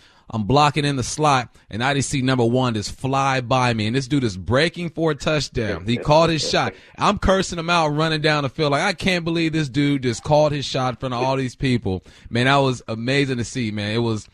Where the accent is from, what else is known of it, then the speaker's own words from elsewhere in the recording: California, United States; I'm from Cali, you from Michigan.